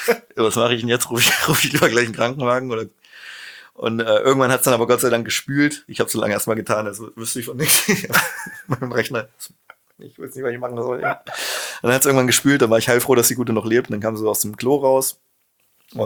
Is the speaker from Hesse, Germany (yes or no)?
no; Schmalkalden, Thuringia, Germany; born there; aber ich bin Ossi und bin in Schmalkalden geboren.